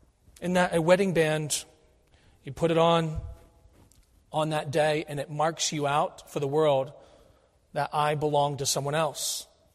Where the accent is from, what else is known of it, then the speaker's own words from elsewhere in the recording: Pennsylvania, United States; I'm from Pennsylvania, I'm proud of this.